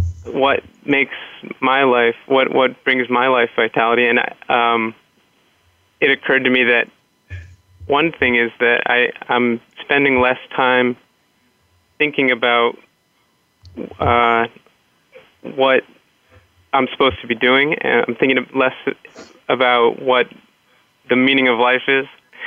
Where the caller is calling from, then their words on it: New York City, New York, United States; I'm calling from New York City in my office.